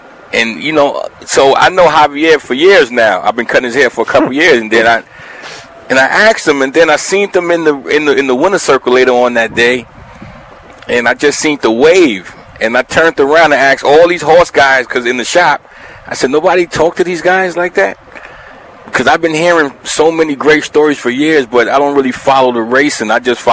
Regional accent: Brooklyn, New York, United States; now in Saratoga Springs, United States; I grew up in Brooklyn, no real connection to the horses, and moved to Saratoga and started working in a barbershop and met a bunch of horse guys.

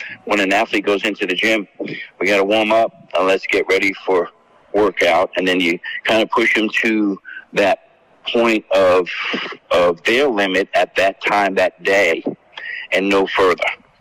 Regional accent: New York City, New York, United States; Yeah, I did. I'm a New Yorker. I'm a New York bred, and I came from the city

